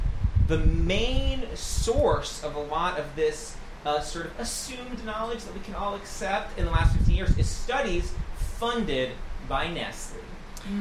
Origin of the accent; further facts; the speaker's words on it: United States; one thing that I think we can all agree on from the last 15 years, just growing up, being American, is take a sniff